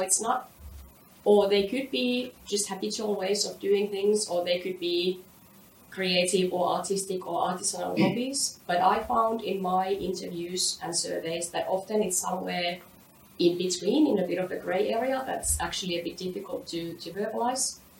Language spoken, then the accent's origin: English; Finland; English is a second language; now in Australia; I have lived abroad for nearly a third of my life. So I was born and raised in Finland, but since then I've lived in a number of different countries, and currently I live in Australia.